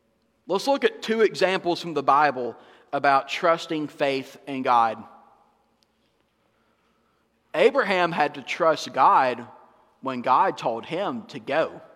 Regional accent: Georgia, United States; now in Florida, United States; that I'm not from Florida, right? So I'm from up northwest Georgia, up in the mountains. And so I did leave my home state, and I left all my family who lives there and all my friends.

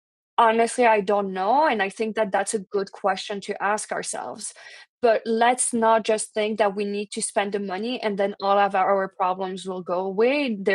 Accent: France; English is a second language; moved away as an adult; now in Canada; as someone that was born and raised in France and has been in Canada for the past decade and a bit

